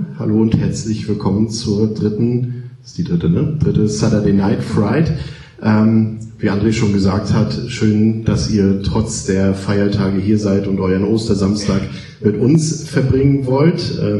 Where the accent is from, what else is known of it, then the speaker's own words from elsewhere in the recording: Northern Germany, Germany; born there; Ich komme ja hier auch aus dem Norden gebürtig